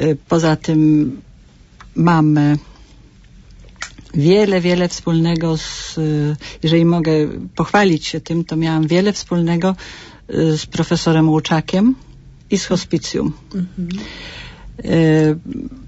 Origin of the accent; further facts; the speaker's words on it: Poznań, Greater Poland Voivodeship, Poland; jestem poznanianką z Jeżyc.